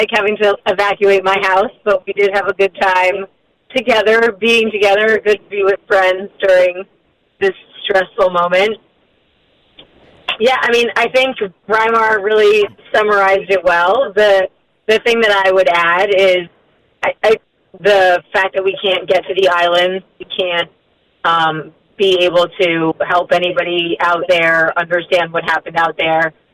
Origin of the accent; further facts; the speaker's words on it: New Jersey, United States; So I'm originally from New Jersey, so Florida hurricanes are new to me.